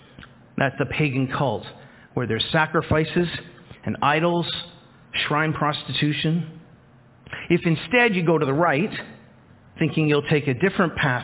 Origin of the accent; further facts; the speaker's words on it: Toronto, Ontario, Canada; all of a sudden you see in Toronto all the high-rise buildings. I'm from Scarborough. That's like, I'm home, right?